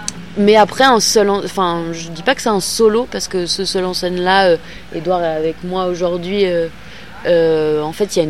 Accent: Hauts-de-France, France; Ah, mais c'est dingue, mais tu viens d'où? Bah, de Picardie, je le dis dans le texte.

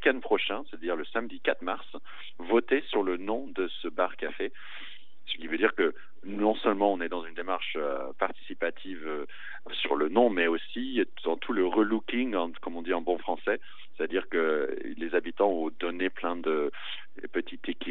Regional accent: New York, United States; also born or lived in San Francisco / Paris; now in Boissey, France; moi j'ai grandi à New York, en plein centre-ville de New York, puis plein centre-ville de San Francisco, et puis j'ai vécu 10 ans à Paris

